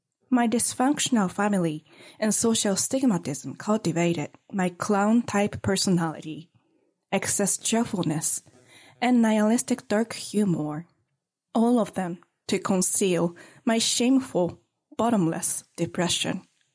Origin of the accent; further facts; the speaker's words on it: Japan; English is a second language; moved away; how I grew up in Japan.